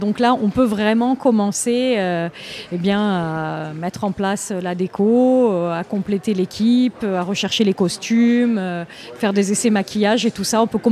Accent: Avignon, Provence-Alpes-Côte d'Azur, France; Alors oui, ben moi je suis d'Avignon, donc oui.

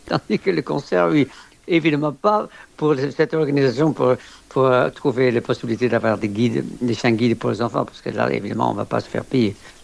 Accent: Netherlands; moved away as an adult; now in France; quand je suis arrivé en France, quand j'avais 21 ans, j'ai quitté la Hollande, et quand je suis arrivé en France, il n'y avait pas encore les possibilités d'avoir une double nationalité. Et donc, je suis resté hollandais

